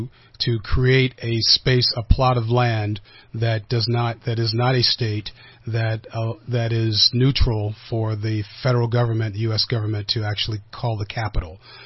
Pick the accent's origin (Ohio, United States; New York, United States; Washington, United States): Washington, United States; born there; And I always joke because I was born in Washington State, so I'm a native Washingtonian just on the other part of the U.S.